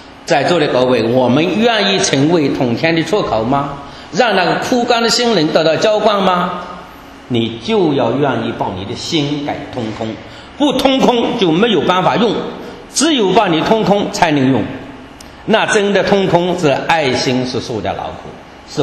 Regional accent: China; 新的一个世纪就是我们中国人要接受这个使命

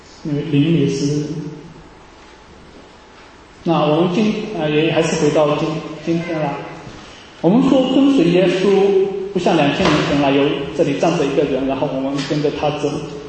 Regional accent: China; 用我们中国人说的现在流行话叫有点 low 啊，好有点 low。

